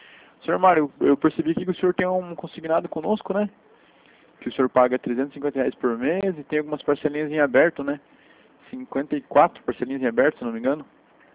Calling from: Guarapuava, Paraná, Brazil; Eu sou aqui de Guarapuava mesmo.

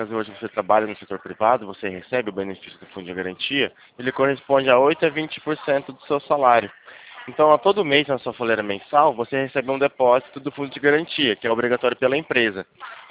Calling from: Campinas, São Paulo, Brazil; Não, falo aqui de São Paulo, de Campinas.

